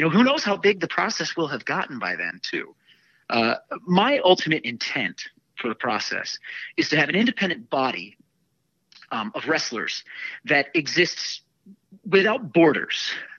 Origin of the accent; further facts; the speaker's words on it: Philadelphia, Pennsylvania, United States; now in Los Angeles, United States; Little known fact, I'm from Philadelphia, and I take in a lot of the culture that's happening there, even though I live in Los Angeles.